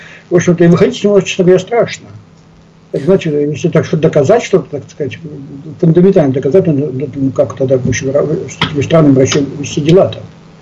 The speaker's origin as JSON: {"language": "Russian", "region": "Far East", "country": "Russia", "said": "А вот в начале 70-х годов, я сам с Дальнего Востока, ну, у нас дача была, картошка росла."}